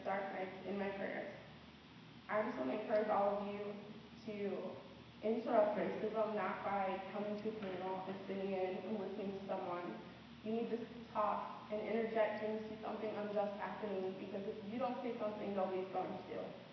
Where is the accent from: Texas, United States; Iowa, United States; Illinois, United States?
Illinois, United States; And I told him, you know, I was from Illinois, and I'm here going to school.